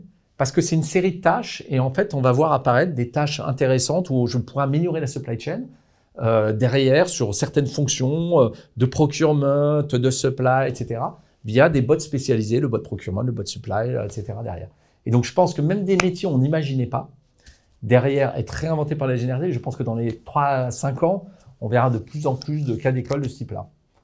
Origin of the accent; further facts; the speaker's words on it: Auvergne-Rhône-Alpes, France; je suis savoyard, donc je peux le dire